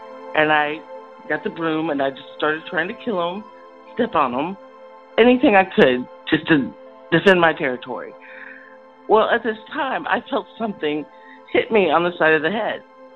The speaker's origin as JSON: {"language": "English", "town": "Fort Smith", "region": "Arkansas", "country": "United States", "tie": "born or raised there", "said": "I was living in my hometown of Fort Smith, Arkansas at the time"}